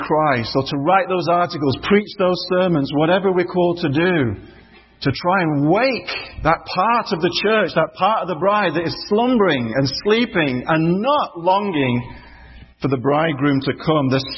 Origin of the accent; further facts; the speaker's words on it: Oldham, North West England, United Kingdom; not far from my hometown of Oldham in Lancashire in the north of England.